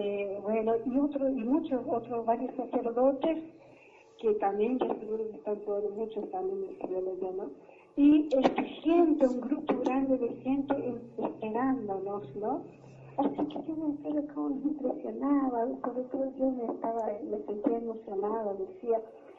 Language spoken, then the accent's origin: Spanish; Encarnación, Itapúa, Paraguay; Encarnación Paraguay. La ciudad que está enfrente a Posadas.